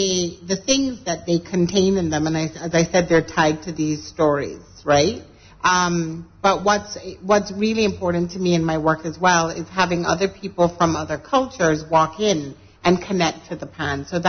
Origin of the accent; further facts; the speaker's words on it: East End, Grand Bahama, Bahamas; since I am technically from East End originally, I can concur. There's a lot of fish eating in East End.